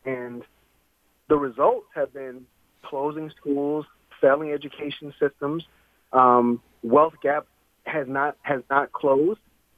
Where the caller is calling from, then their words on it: Chicago, Illinois, United States; I'm from Chicagoland. I'm from D.C.